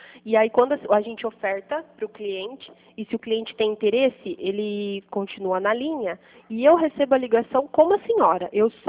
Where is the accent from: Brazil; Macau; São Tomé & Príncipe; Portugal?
Brazil; Pirassununga, São Paulo; eu sou de Pirassununga.